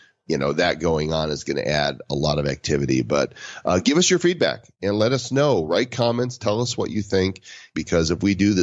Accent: Denver, Colorado, United States; I think it would probably happen in my hometown in Denver, in the center of the United States

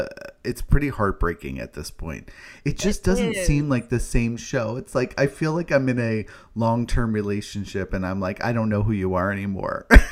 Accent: New York, United States; I've always really loved New York, being a New Yorker myself

